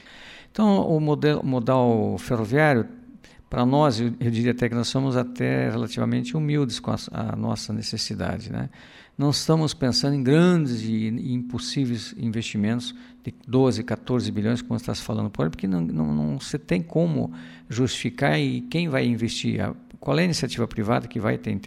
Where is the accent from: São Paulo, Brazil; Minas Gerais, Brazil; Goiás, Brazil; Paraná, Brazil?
Paraná, Brazil; Mas nós, como nós somos paranaenses, defendemos os interesses do Paraná